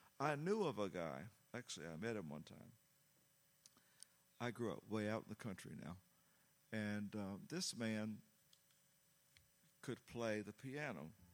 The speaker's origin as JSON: {"language": "English", "region": "Southern United States", "country": "United States", "said": "Now, keep in mind, I'm a Southerner."}